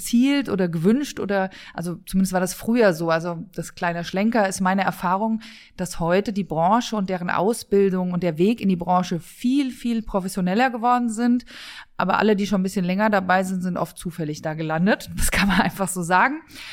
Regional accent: Hesse, Germany; Ich bin hier im Vordertaunus aufgewachsen

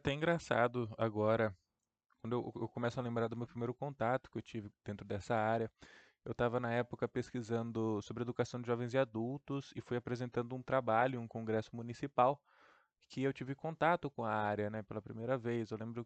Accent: Bauru, São Paulo, Brazil; eu tenho 24 anos de idade, sou natural de Bauru, no interior de São Paulo, e foi aqui mesmo nessa cidade onde eu conquistei meus diplomas de bacharelado e licenciatura em Ciências Biológicas, né, pela Unesp de Bauru.

